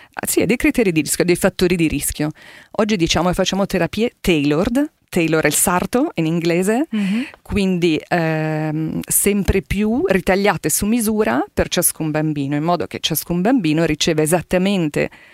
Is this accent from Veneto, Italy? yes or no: no; Milan, Lombardy, Italy; Sono nata e cresciuta a Milano e ho studiato medicina a Milano e poi mi sono fatta adottare dalla provincia di Monza e Brianza, che allora ancora non era tale, ma subito dopo la laurea, quindi dal 1990